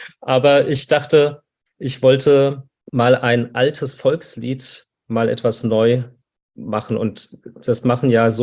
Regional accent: Frankfurt, Hesse, Germany; ich bin ja aus Frankfurt

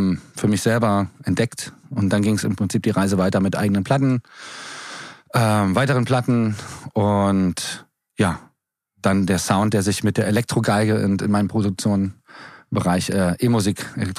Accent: Wittichenau, Saxony, Germany; Ja, also ich bin als Mensch, in Hoyerswerda geboren und in der Kleinstadt Wittichenau groß geworden

